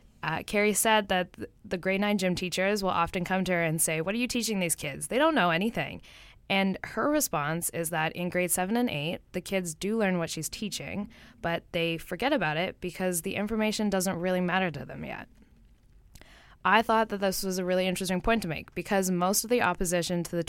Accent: Toronto, Ontario, Canada; now in Vancouver, Canada; So I'm a first year student here at UBC, and I am from Toronto.

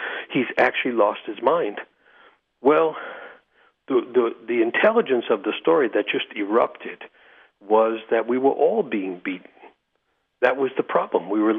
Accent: New York City, New York, United States; But within 6 months, I'm growing up in New York City, growing up poor, running the streets, and I joined this local gang.

